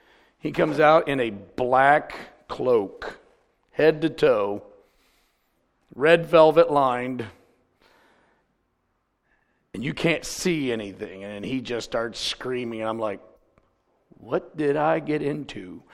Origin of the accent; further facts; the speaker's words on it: United States; Bless God, I'm an American. It's my right.